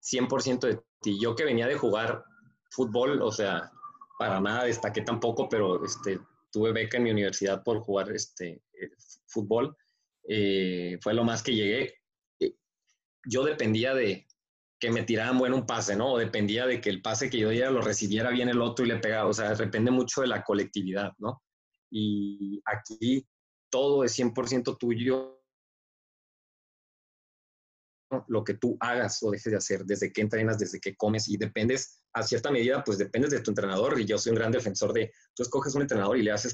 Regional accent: San Diego, California, United States; born there; Yo nací en San Diego, de hecho, entonces yo puedo cruzar, ir y venir sin ningún problema.

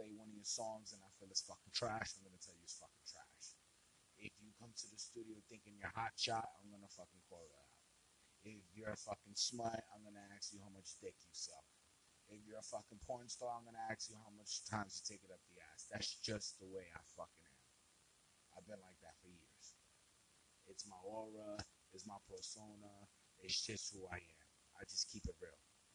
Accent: Brooklyn, New York, United States; Number one, I'm Hispanic descent. I'm from Brooklyn.

